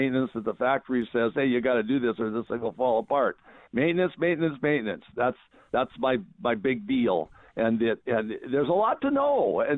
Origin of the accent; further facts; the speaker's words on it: Seattle, Washington, United States; also born or lived in Tacoma; I was born in Tacoma, and I moved to Seattle with my parents when I was in. And I grew up in West Seattle